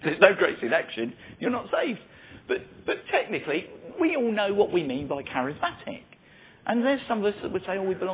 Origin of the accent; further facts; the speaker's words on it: South East England, United Kingdom; I come from Surrey. So I sort of belong to Surrey, which was really difficult.